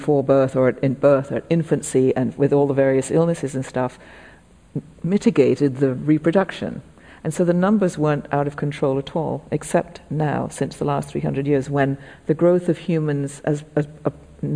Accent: England, United Kingdom; I know about being English that in 1879, 1.5 million Irish people died of famine.

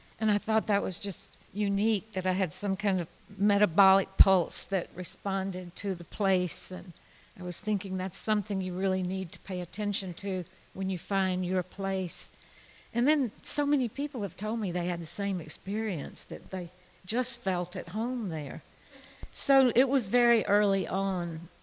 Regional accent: Georgia, United States; moved away as an adult; also born or lived in Tuscany, Italy; I grew up in Georgia, was there for 18 years till I went off to college, and have lived several places since, but for 30 years I've been going back and forth to Tuscany.

